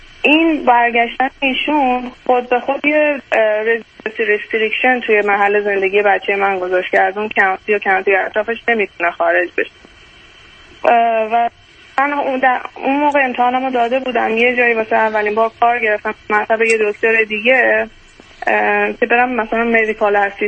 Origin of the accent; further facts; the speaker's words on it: Iran; moved away as an adult; من و همسر سابقم هر دو پزشک هستیم و از ایران مهاجرت کردیم و اومدیم، حدود 6 سال گذشته.